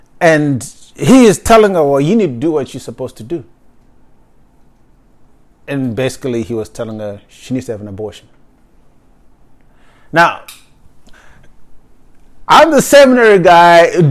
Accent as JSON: {"language": "English", "country": "Zimbabwe", "lives_now": "United States", "said": "Well, first, Africa is a continent, but I'm from Zimbabwe."}